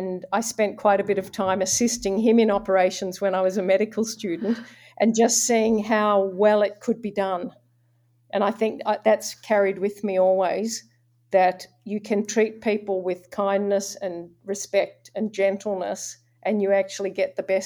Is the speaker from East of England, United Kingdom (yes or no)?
no; Oxford, South East England, United Kingdom; born there; I was born in Oxford, so I'm English, really.